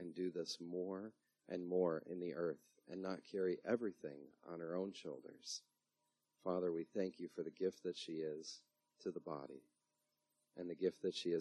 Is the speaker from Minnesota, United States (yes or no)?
no; Rochester, New York, United States; And I'm from Rochester, New York.